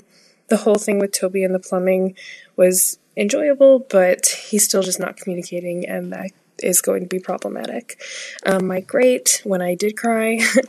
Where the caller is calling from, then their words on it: Philadelphia, Pennsylvania, United States; I'm calling in from Philadelphia.